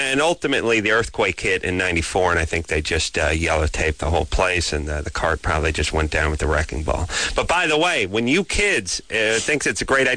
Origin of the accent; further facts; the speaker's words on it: California, United States; I grew up in the Valley. Everybody I know lived in some, you know, one-bedroom dump in Van Nuys.